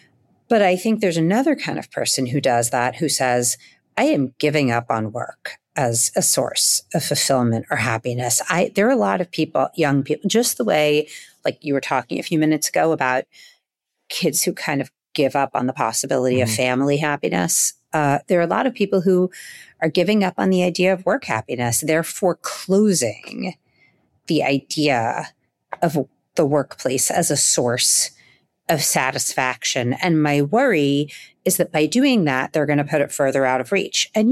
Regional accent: Staten Island, New York, United States; Look, I'm a kid from Staten Island.

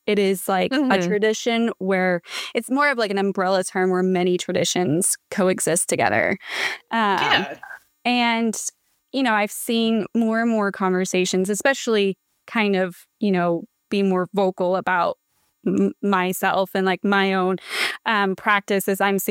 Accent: Appalachia, United States; I mention how I'm from Appalachia and how that has informed, you know, my own ancestral journey

